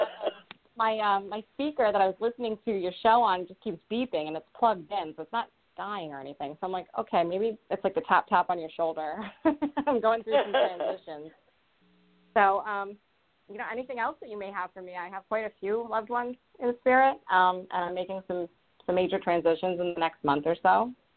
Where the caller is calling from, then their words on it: Rhode Island, United States; I'm calling in from Rhode Island.